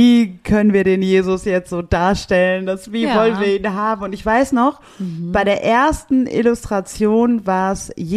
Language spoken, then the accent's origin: German; Oberhausen, North Rhine-Westphalia, Germany; Ja, Oberhausen, meine Heimat, einfach schöner.